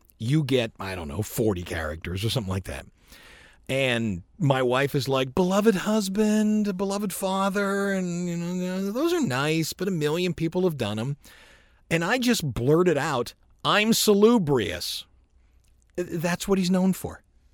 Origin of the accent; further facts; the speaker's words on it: Ohio, United States; The point is, remember, we're from Ohio, so hey, how you doing?